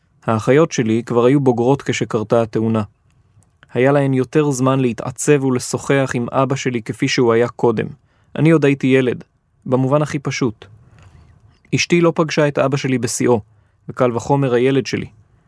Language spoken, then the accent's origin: Hebrew; Jerusalem, Jerusalem District, Israel; נכון שגדלתי בחממה ירושלמית ליברלית שבה שמאל דתי זה לא אוף מוזר